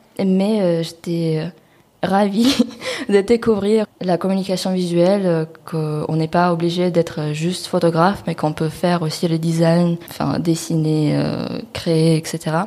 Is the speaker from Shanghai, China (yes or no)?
no; Beijing, China; moved away as an adult; now in France; j'ai des origines russes-ukrainiennes. Donc j'étais pas de la famille là-bas aussi. j'ai grandi en Chine, à Pékin. Et quand j'avais 18 ans, j'ai déménagé en France. Donc ça fait plus de 8 ans que je suis ici.